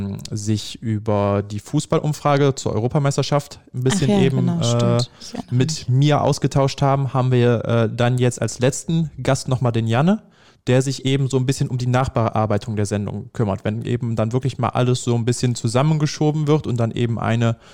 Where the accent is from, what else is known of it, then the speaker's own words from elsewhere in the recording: Heinsberg, North Rhine-Westphalia, Germany; ich komme aus der Region rund um Heinsberg